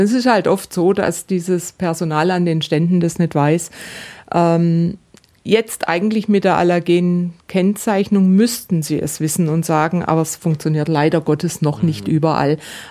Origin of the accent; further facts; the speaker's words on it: Baden-Württemberg, Germany; Und dann gibt es in meiner Heimat in Baden, da gibt es die Buberspitzle.